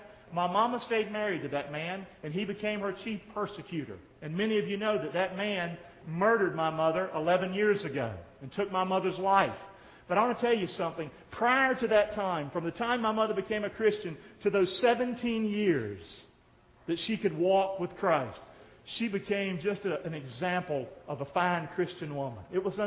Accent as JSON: {"language": "English", "town": "Rockingham", "region": "North Carolina", "country": "United States", "tie": "born or raised there", "said": "I grew up in Rockingham, North Carolina. Didn't grow up in a Christian home. Poor as dirt."}